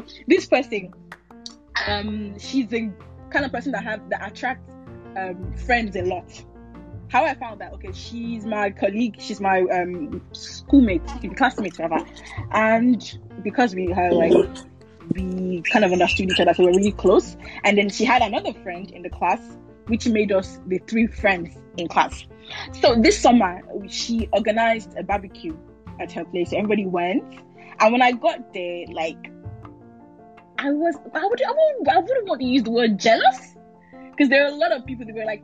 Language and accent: English; Nigeria; now in France; most of my friends are in Nigeria, like people I grew up with there in Nigeria